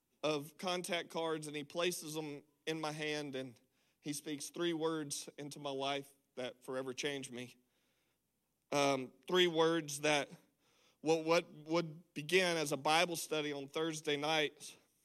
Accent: Louisiana, United States; moved away; what I've learned since we've made the decision to move our family halfway across America, I'm originally from Louisiana

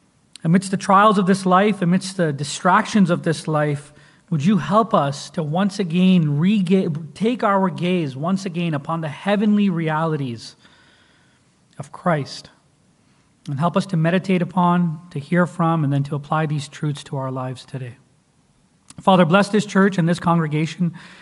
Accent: Canada; now in California, United States; I'm not from here. I love California, I love the church, I love the seminary, but I had almost forgotten that I'm a Canadian citizen living in a foreign country. I'm a foreigner in this land.

